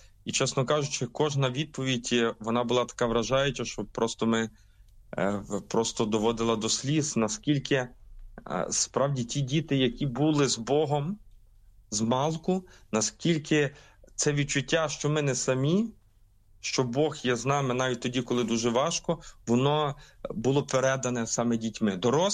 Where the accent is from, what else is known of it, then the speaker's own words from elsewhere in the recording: Lviv Oblast, Ukraine; now in Kyiv, Ukraine; І тому я зараз перебуваю там, звідки я родом, у своїх батьків на Львівщині.